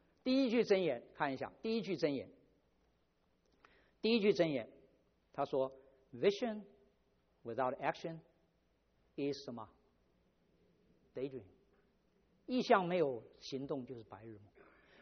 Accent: China; 因为我从中国来，所以我要做

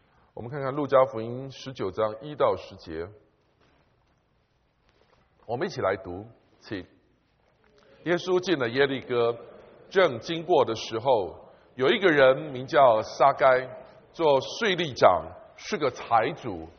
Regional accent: China; 我们中国人最不耻，对不对？

